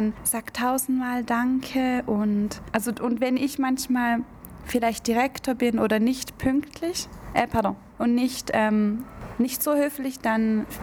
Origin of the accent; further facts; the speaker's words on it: Baden-Württemberg, Germany; moved away as an adult; now in Switzerland; Ich komme aus Deutschland. Ich komme aus der Nähe von Stuttgart.